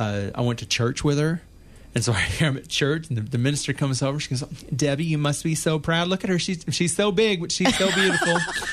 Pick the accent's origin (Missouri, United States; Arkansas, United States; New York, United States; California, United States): Missouri, United States; St. Louis; now in Australia; well, I'm from St. Louis originally, but I live in Australia.